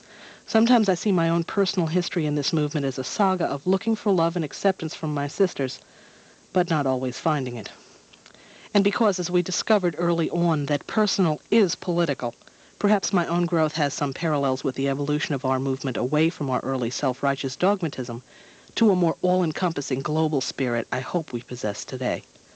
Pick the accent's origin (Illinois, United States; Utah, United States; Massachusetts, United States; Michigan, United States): Michigan, United States; Detroit; so I moved on, ending up back in Detroit, my hometown